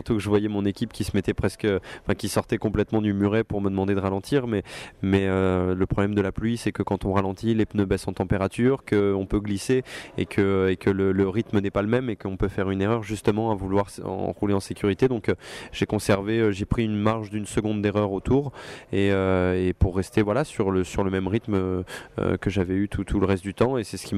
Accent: Le Mans, Pays de la Loire, France; puisque je suis natif du Mans.

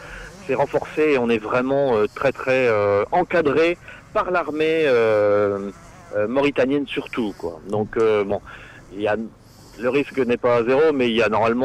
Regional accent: Hazebrouck, Hauts-de-France, France; now in Draguignan, France; je suis parti donc d'Hazebrouck pour m'installer dans le sud, à côté de Draguignan.

